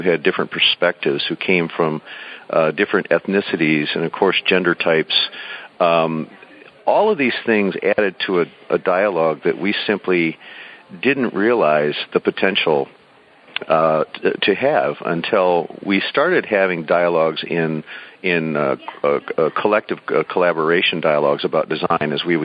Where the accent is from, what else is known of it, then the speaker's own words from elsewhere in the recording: Midwest, United States; born there; moved away as an adult; now in San Diego, United States; I am Caucasian. I was born in the Midwest and migrated to San Diego 30 years ago.